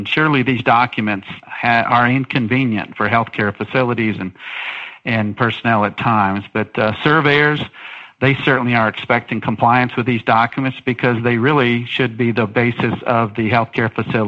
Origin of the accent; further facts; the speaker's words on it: the South, United States; I'm originally from the South, so my Southern hospitality always kicks